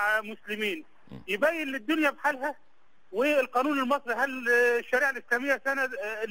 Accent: Egypt; now in Saudi Arabia; احنا من مصر انا مصري مقيم في السعودية.

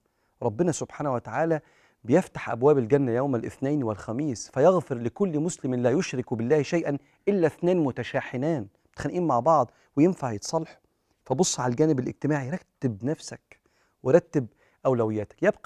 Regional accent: Egypt; في أمة بلدنا مصر هنا،

